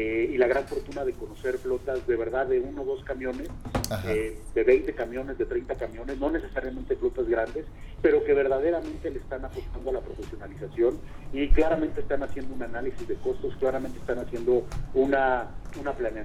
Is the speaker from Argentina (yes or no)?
no; Mexico; no podemos hacer mucho como mexicanos